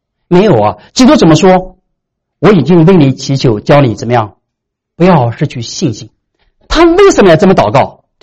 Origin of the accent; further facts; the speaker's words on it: China; 我们中国人特别喜欢讲义